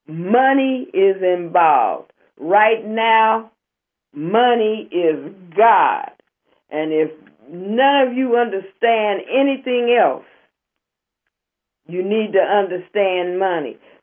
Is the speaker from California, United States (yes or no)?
yes; Oakland, California, United States; Every kind of scam that has ever been has hit my hometown, Oakland, California.